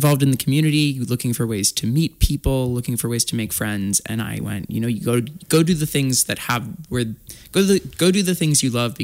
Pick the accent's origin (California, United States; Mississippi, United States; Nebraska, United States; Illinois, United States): Illinois, United States; moved away as an adult; also born or lived in Champaign-Urbana; now in Spokane, United States; I grew up on a farm in southern Illinois, but most recently I came from Champaign-Urbana, which is about half the size of Spokane. It's a college town.